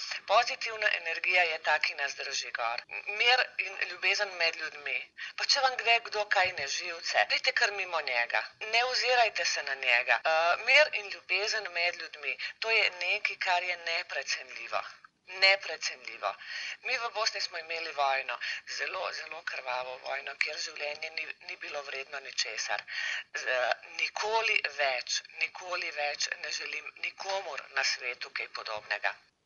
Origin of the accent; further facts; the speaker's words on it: Ljubljana, Central Slovenia, Slovenia; Torej, jaz grem obvezno na en del dopusta v Slovenijo, ker sem Ljubljančanka in grem kar domov.